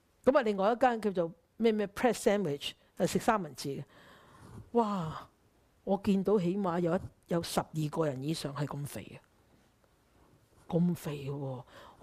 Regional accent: China; 就是我們中國人都係好叻嘅

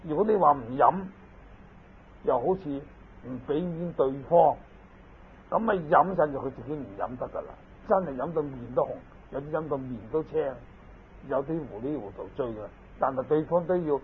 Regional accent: China; 我給一個例子，我們中國人，我請你入飯就一定要夾餸給你的。

